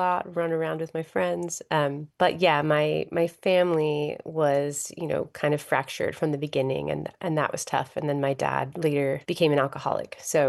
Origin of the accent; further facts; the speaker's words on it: Frankfort, Kentucky, United States; also born or lived in Lancaster, Pennsylvania; I grew up in Frankfort, Kentucky, and then in Lancaster, Pennsylvania.